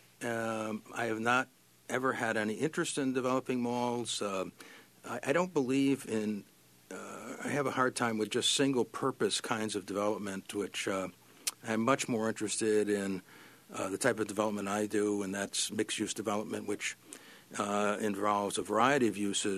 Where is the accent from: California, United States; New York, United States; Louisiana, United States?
New York, United States; Dolgeville; also born or lived in Little Falls; I was born in Little Falls, New York, and spent the early part of my life until I was a junior in high school in Dowdsville, New York. It was population somewhere swinging between 3,000 and 3,500.